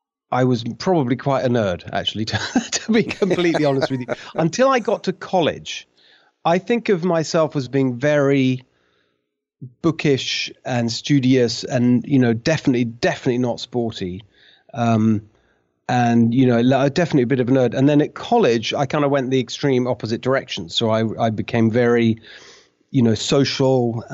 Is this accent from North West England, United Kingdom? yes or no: no; Brighton, South East England, United Kingdom; also born or lived in London; So London was where I was born. But I was raised in a town called Brighton. That's really what I think of as home, this town called Brighton, which is on the south coast of England.